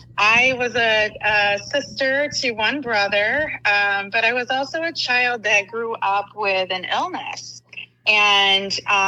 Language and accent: English; Grand Rapids, Michigan, United States; So, so I grew up in the Grand Rapids area, had one brother, great mom and dad